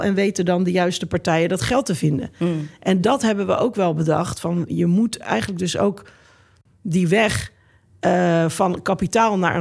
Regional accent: Rotterdam, South Holland, Netherlands; Zeker toen ik opgroeide in Rotterdam in de jaren 80 en 90.

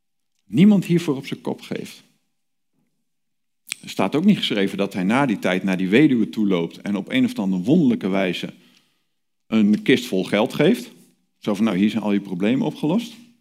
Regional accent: Netherlands; En daar zijn wij Nederlanders heel goed in om dat niet te zien.

